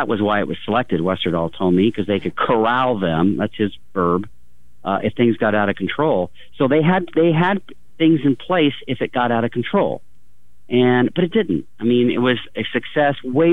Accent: Oregon City, Oregon, United States; I grew up in Oregon City.

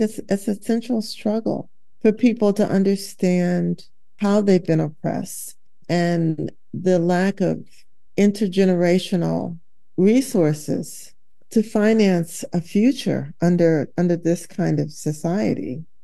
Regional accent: Michigan, United States; I'm not from Bethesda. I'm actually from Michigan.

